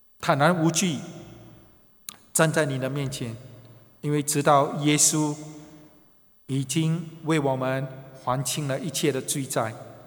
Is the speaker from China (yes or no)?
yes; China; 我说我们中国人老早就知道这个故事嘛